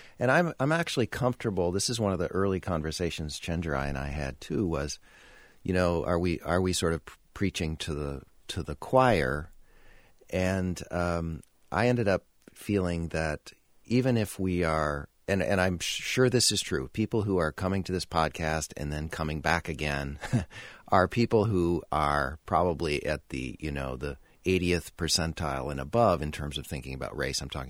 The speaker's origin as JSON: {"language": "English", "region": "Minnesota", "country": "United States", "tie": "born or raised there", "moved": "as an adult", "lives_now": "North Carolina, United States", "said": "I come at that as a someone born and raised in Minnesota. Now I've been in North Carolina now for 16 mm-hmm. years or something"}